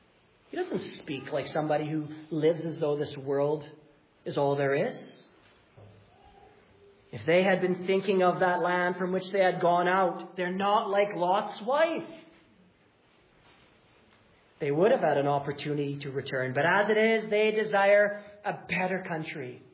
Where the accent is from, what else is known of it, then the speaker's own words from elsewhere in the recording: Winnipeg, Manitoba, Canada; So I'm from Winnipeg, and there's big mosquitoes everywhere in Manitoba.